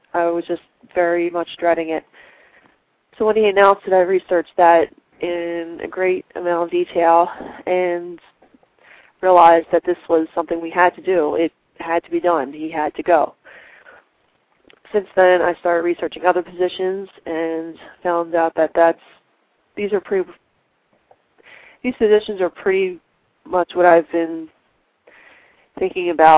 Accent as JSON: {"language": "English", "town": "Philadelphia", "region": "Pennsylvania", "country": "United States", "said": "I'm from Philadelphia."}